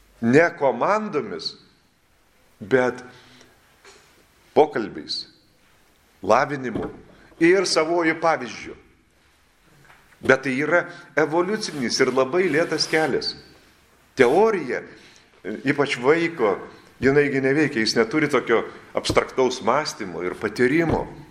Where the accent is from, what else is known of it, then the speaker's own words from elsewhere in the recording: Utena, Utena County, Lithuania; Aš tiesiog žaviuosi savo vaikiste ir gyvenimu Utenoj. Tai dėl to aš ir esu iš Utenas iki šiol. Vilniuje irgi sakydavo iš Utenas ir Kaune sakysiu iš Utenas.